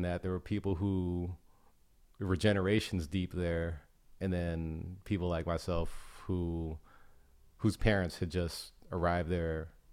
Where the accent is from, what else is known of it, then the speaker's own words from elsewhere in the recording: Hawaii, United States; also born or lived in California; I was born in California, but only briefly lived there before moving out to Hawaii as a toddler and mm-hmm. growing up there.